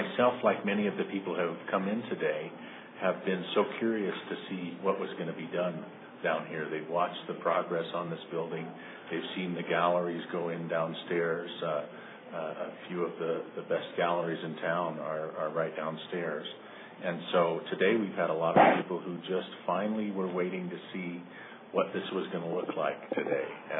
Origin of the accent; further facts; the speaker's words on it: Albuquerque, New Mexico, United States; now in Santa Fe, United States; I've lived here since the early 80s, actually. I was born and raised in Albuquerque, so I visited here all my life, pretty much.